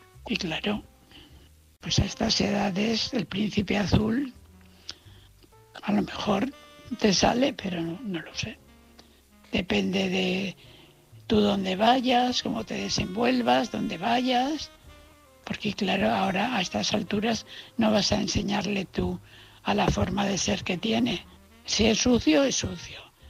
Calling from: Valencia, Valencian Community, Spain; de Valencia.

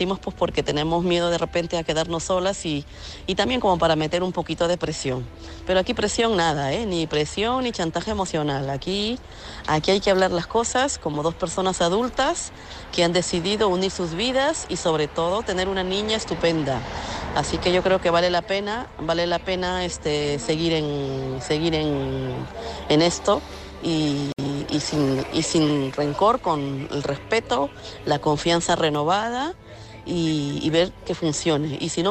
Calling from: Madrid, Community of Madrid, Spain; de Madrid.

